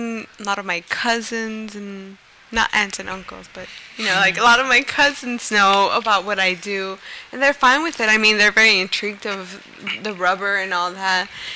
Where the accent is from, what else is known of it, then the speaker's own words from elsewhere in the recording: Huntington Park, California, United States; I was growing up in East LA, Huntington Park. Yeah. I mean, I come from a Latin family and all that stuff, so.